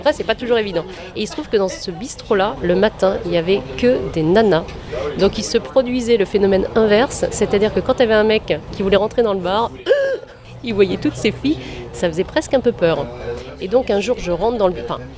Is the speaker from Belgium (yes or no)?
no; Quimper, Brittany, France; Ouais, je suis née à Quimper. J'ai toute ma famille à Brest.